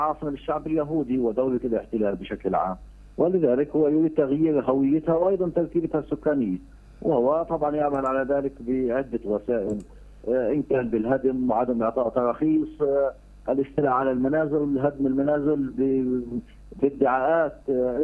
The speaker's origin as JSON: {"language": "Arabic", "region": "Jerusalem", "country": "Palestine", "said": "يدفع بنا كفلسطينيين وتحديدا كمقدسيين"}